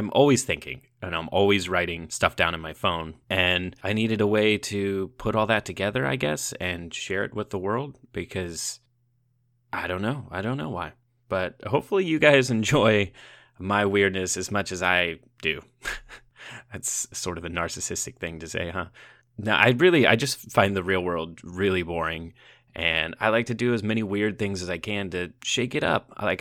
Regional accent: Midwest, United States; Growing up in the Midwest, I had a lot of time to just dive in to find the weird things that called to me.

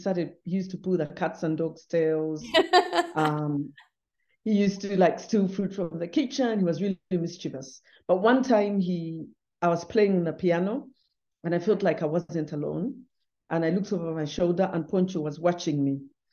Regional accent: Kampala, Central Region, Uganda; in the urban areas, where I grew up in Kampala

